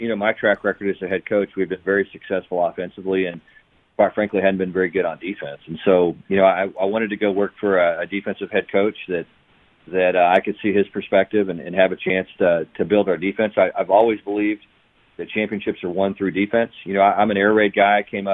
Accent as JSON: {"language": "English", "region": "Texas", "country": "United States", "tie": "born or raised there", "said": "There's a lot of small towns in Texas, and I grew up out in West Texas."}